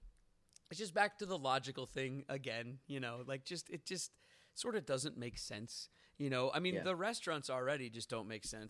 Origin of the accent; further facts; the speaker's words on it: Seattle, Washington, United States; Like I'm from Seattle, home of Boeing.